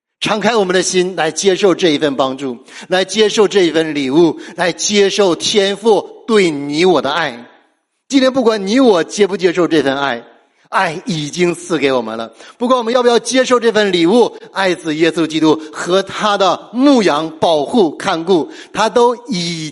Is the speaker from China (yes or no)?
yes; China; 我们作为中国人，我们都觉得，哎呀，现在我们中国人有钱了